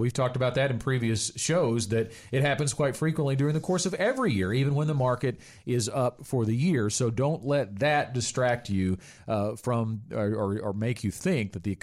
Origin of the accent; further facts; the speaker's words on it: Stuttgart, Arkansas, United States; in my hometown of Stuttgart.